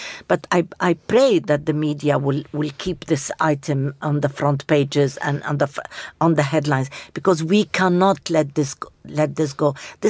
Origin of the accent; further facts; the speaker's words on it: United Kingdom; I'm ashamed even to say I'm British